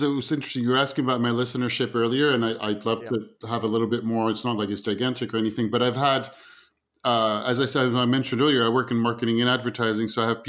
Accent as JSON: {"language": "English", "country": "France", "tie": "born or raised there", "also_born_or_lived": "United States", "said": "I was born in the States but grew up in France."}